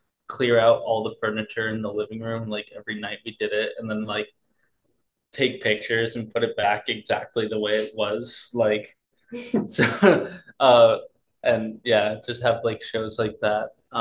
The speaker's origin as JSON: {"language": "English", "town": "Long Island", "region": "New York", "country": "United States", "said": "I'm from Long Island. And I was always driving out to see bands."}